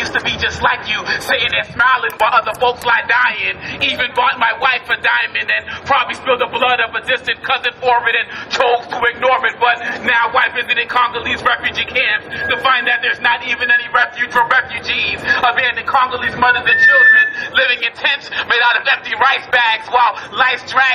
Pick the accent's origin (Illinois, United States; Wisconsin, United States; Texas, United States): Wisconsin, United States; Madison; I'm from Madison, Wisconsin.